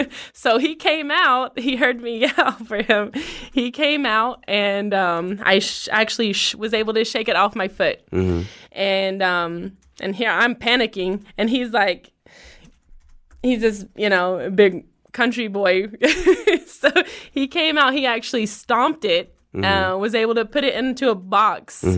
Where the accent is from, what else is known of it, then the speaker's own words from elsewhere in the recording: Bristol, Virginia, United States; now in El Paso, United States; I'm originally from Bristol, Virginia.